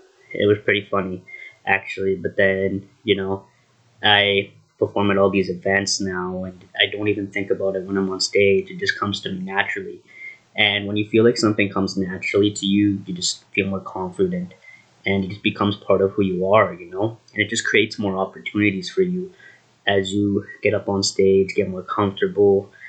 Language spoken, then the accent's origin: English; Drayton Valley, Alberta, Canada; now in Edmonton, Canada; here in Edmonton, Alberta. I was born in Drayton Valley originally. That's where I grew up for most of my life.